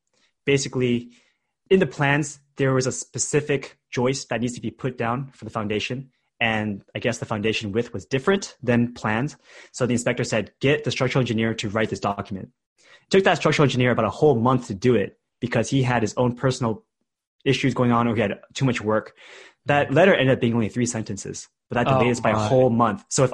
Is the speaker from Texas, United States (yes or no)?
no; California, United States; I grew up in the Bay Area in a different city